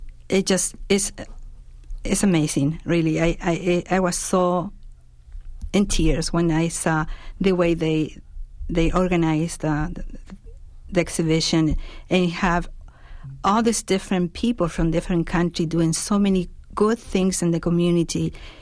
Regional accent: Chile; now in Green Bay, United States; Well, I am from Chile

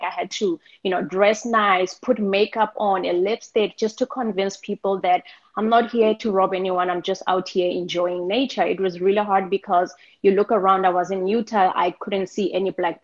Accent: South Africa; So growing up in South Africa, I also aligned myself to the belief that there were things in life

